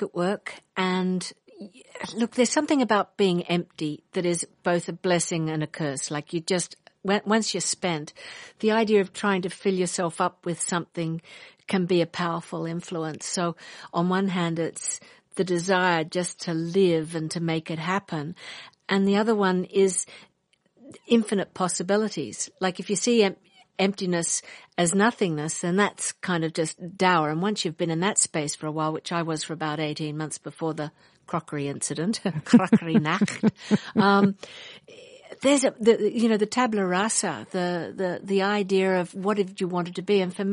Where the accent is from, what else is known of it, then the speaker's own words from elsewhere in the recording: Australia; for me as a kid growing up in Australia